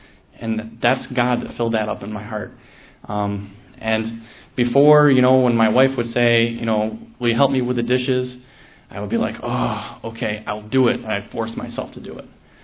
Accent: Rochester, New York, United States; I'm from Rochester, New York.

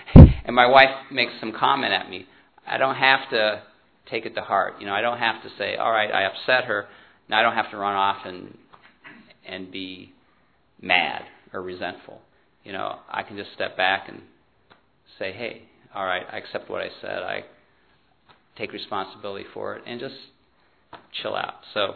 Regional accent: Cincinnati, Ohio, United States; I'm from Cincinnati.

